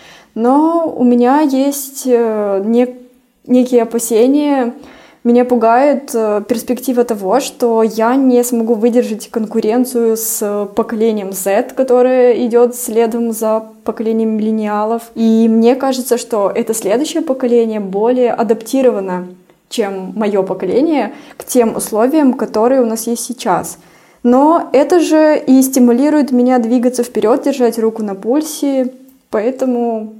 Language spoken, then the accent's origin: Russian; Belarus; moved away as an adult; now in Dubai, United Arab Emirates; мне 30 лет, и я фотограф. Уже 6-й год я живу в солнечном Дубае, куда мы переехали вместе с мужем из Беларуси.